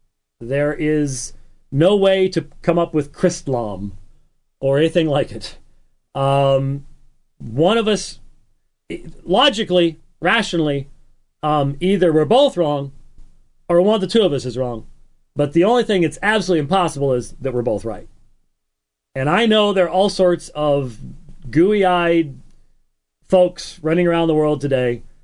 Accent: Scotland, United Kingdom; Now, being Scottish, yeah, being Scottish, I would be like, yeah

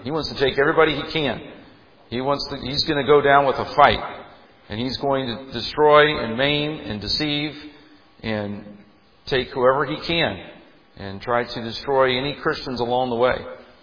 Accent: Indianapolis, Indiana, United States; I grew up near the Eagle Creek Dam and I-74. And we would drive by the Eagle Creek Dam all the time.

